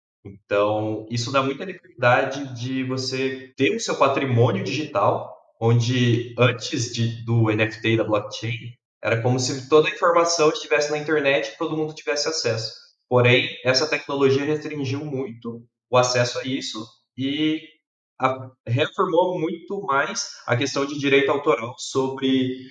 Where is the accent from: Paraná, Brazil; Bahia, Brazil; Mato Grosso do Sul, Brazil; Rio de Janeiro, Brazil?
Paraná, Brazil; Londrina; sou de Londrina, nasci e fui criado aqui. Eu sou engenheiro civil, formado pela Universidade Estadual de Londrina.